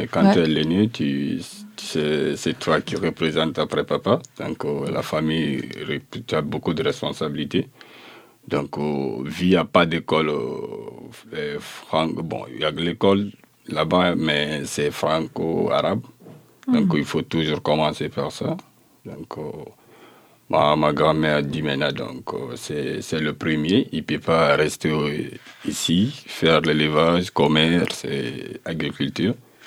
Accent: Bofa, Boké, Guinea; La Guinée représente tout pour moi. C'est là-bas, je suis né, grandi.

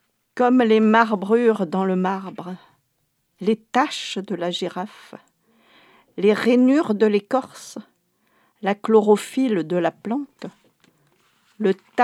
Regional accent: Papeete, French Polynesia; je suis donc originaire de Tahiti. J'ai vécu toute mon enfance à Tahiti. Je suis née à Papeete.

